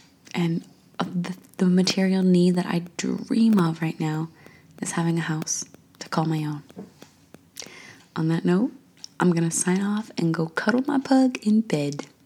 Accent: Indiana, United States; born there; You know, I was born in Southern Indiana and my area code was always 812.

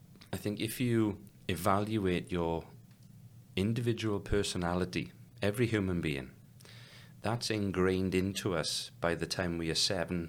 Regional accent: Tredegar, Wales, United Kingdom; The town that I grew up in South Wales is called Tredegar, okay, or Tredegar.

